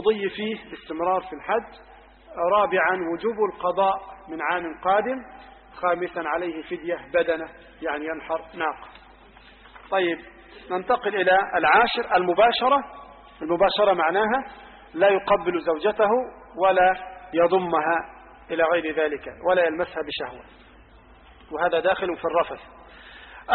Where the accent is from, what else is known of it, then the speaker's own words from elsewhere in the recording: Egypt; النقاب اللي هو على قدر الوجه. عندنا في مصر مثلا النقاب اثنين